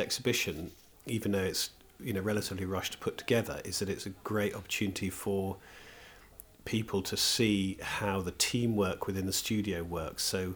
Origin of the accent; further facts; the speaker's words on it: East Midlands, United Kingdom; because we grew up near Northampton